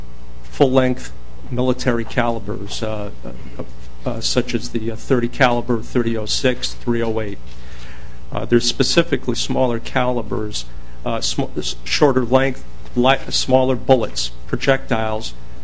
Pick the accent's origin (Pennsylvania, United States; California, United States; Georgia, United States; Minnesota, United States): Minnesota, United States; Bemidji; I'm from Bemidji, Minnesota.